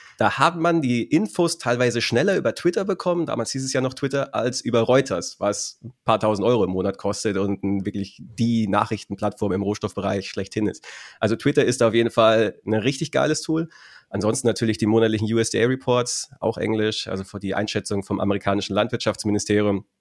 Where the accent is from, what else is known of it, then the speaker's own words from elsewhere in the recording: Bavaria, Germany; ich bin aufgewachsen in Oberbayern, ländliche Region, 50 Leute vielleicht im Dorf oder sowas.